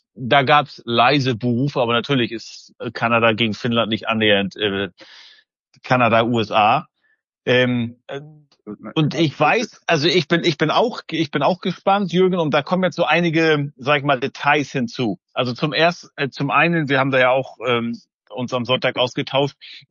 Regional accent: Germany

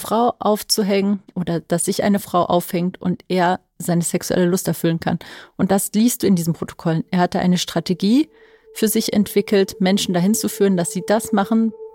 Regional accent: Rhineland, Germany; also ich komme aus dem Rheinland, ich kann mit jedem ein Gespräch führen

